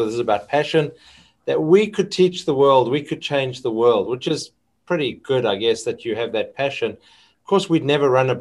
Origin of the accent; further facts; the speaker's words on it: South Africa; No, I was born in South Africa. I grew up in South Africa, got married there